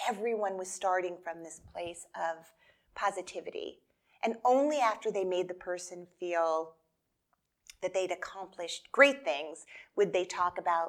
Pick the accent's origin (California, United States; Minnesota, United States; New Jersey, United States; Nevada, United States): New Jersey, United States; I grew up in New Jersey